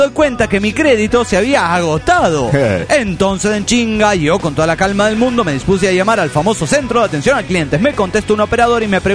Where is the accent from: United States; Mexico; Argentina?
Argentina; Bragado, Buenos Aires Province; con mi amigo Raúl, que somos de Bragado, Argentina.